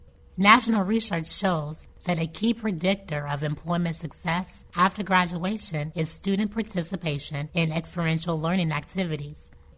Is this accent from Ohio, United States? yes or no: yes; Columbus, Ohio, United States; After graduating, I returned to my hometown of Columbus, Ohio, armed with 2 degrees, an undergraduate and graduate degree in business.